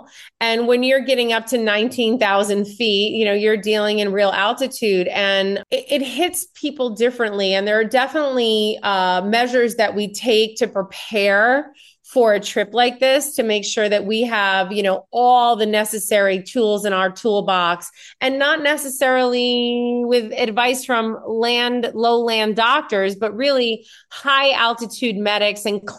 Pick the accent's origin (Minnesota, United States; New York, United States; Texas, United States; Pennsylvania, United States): New York, United States; I am a New Yorker my whole life.